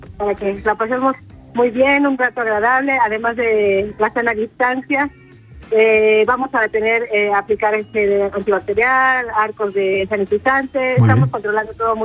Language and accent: Spanish; Xochitepec, Morelos, Mexico; nosotros como colectivo de Chanchistri, que somos de aquí de Xochitepec